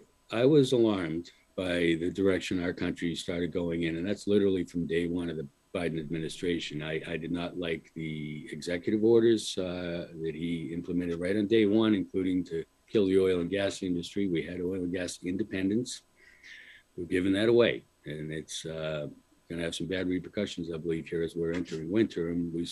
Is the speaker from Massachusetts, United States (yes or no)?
yes; Boston, Massachusetts, United States; now in Vermont, United States; my wife and I had thought about, we're both from Massachusetts. I was born in Dorchester in Boston, and we both looked at some different places.